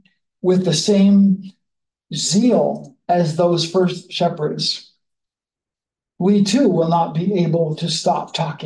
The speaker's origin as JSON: {"language": "English", "region": "East Coast", "country": "Canada", "said": "for me as a Canadian, knowing pretty much no one has heard of the town I was born in, I describe it in bigger terms, like I'm from East Coast of Canada"}